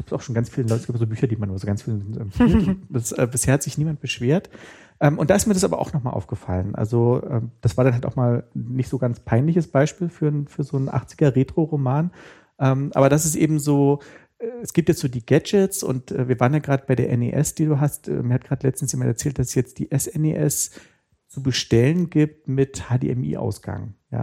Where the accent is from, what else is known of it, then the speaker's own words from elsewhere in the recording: Berlin, Germany; ich komme ja aus der DDR und wir haben ja zu DDR-Zeiten auch schon natürlich Westfernsehen empfangen. Und wir haben wir haben in Berlin-Mitte gewohnt, relativ nah am Alexanderplatz.